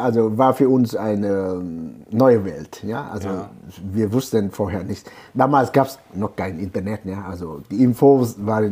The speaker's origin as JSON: {"language": "German", "region": "Hanoi", "country": "Vietnam", "tie": "born or raised there", "second_language": "German", "said": "Ich wurde in einem Ort, also ein Dorf, nicht weit von Hanoi geboren. Also ich bin so eine Art Landjunge, ja? Ja. Ich komme aus dem Land."}